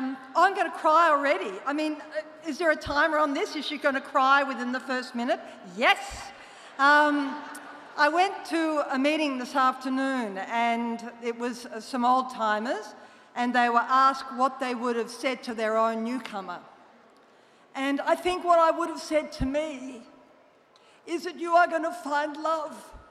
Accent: Melbourne, Victoria, Australia; I'm an addict. I'm from Melbourne, Australia

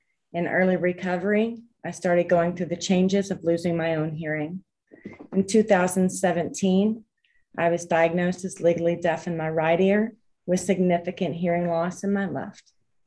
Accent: Houston, Texas, United States; I'd like to start with where I'm from. I'm from Houston, Texas.

